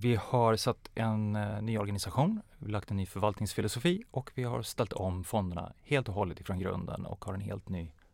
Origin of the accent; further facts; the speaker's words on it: Vänersborg, Västra Götaland County, Sweden; jag växte upp på västkusten i Sverige i en liten stad som heter Vänersborg. Utbildade mig på Handels, framförallt i Göteborg.